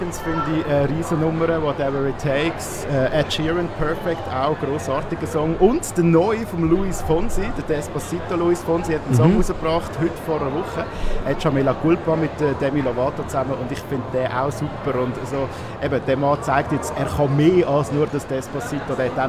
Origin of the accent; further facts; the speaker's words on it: Aargau, Switzerland; beim Argovia dann zumal, das ist so mein Heimatsender halt als Aargauer.